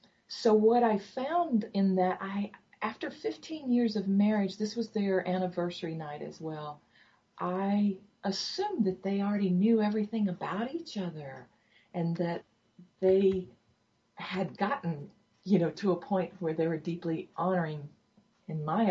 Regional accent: Deep South, United States; And I'm also coming from the Deep South as well, and there's still a lot of repression.

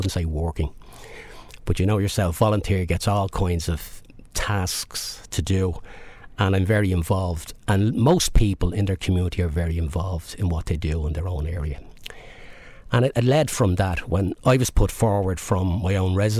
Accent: Dublin, Leinster, Ireland; In my own case, it's Dublin. Which I was born and bred in Dublin.

